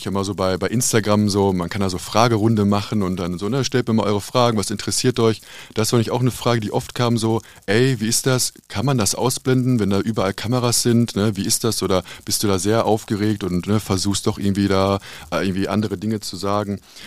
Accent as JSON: {"language": "German", "town": "Castrop-Rauxel", "region": "North Rhine-Westphalia", "country": "Germany", "tie": "born or raised there", "said": "also komplett eigentlich groß geworden in Kastrop, bin auch immer hier gewesen in Kastrop."}